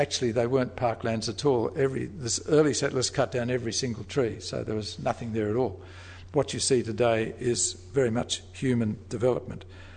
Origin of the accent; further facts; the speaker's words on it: Armidale, New South Wales, Australia; I grew up in One Armidale.